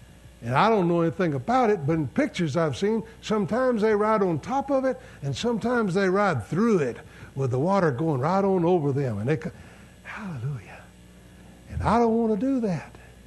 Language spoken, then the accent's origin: English; Texas, United States; I was born and raised in West Texas, in the desert. It's a long ways to the closest beach.